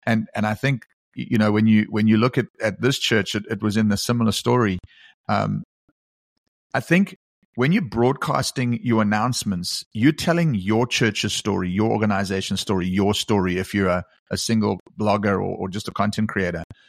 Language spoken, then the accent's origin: English; South Africa; Maybe it's because I come from South Africa